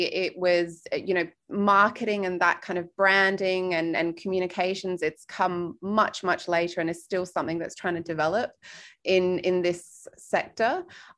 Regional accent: Australia; moved away as an adult; also born or lived in United Kingdom; I mean, Australia was wonderful. I left in 2007, but for me, it's still home. And I was actually born in the UK.

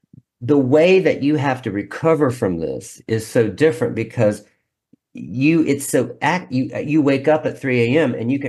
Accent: West Virginia, United States; So I grew up in West Virginia, very backwoods.

